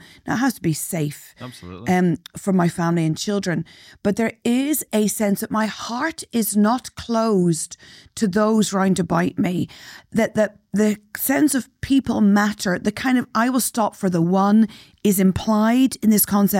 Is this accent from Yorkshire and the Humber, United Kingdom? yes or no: no; Northern Ireland, United Kingdom; I grew up in Northern Ireland